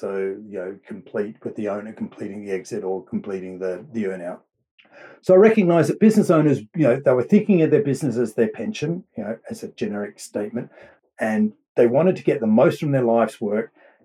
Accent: Australia; accent: mild Australian; now in United Kingdom; I'm actually an Aussie, born and bred, spent most of my life there, but I've been living in the UK for the last nearly 20 years. So, it's a pretty mild Aussie accent

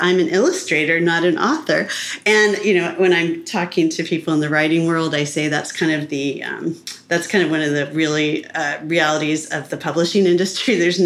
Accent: Evanston, Illinois, United States; born there; now in Laguna Beach, United States; I was born in Evanston, Illinois, but by the time I was going to high school, I'd lived in, I think, six states.

